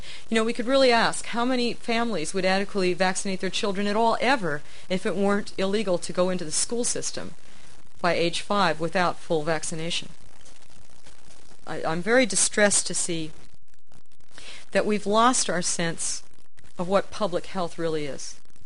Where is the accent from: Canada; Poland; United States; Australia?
United States; New York City, New York; In my hometown in New York City, we're looking at about 38% successfully immunized